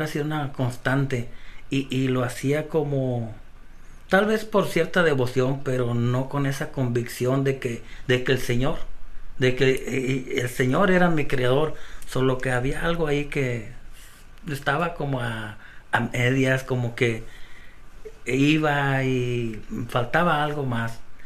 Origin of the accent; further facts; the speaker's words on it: Sabinas, Coahuila, Mexico; soy mexicano. Yo nací en el estado de Coahuila, en Sabinas. Es una ciudad que está al norte de México, como a unos 70 millas de la frontera con Piedras Negras. Y ahí nací, ahí crecí